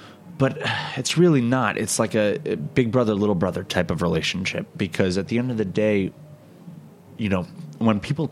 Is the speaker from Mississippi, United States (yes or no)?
no; New York, United States; As a New Yorker, it's even worse to see.